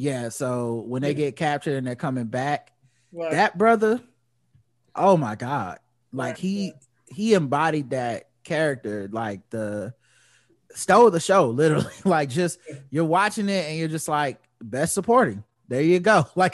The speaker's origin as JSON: {"language": "English", "region": "North Carolina", "country": "United States", "tie": "born or raised there", "said": "shout out to North Carolina, my home state."}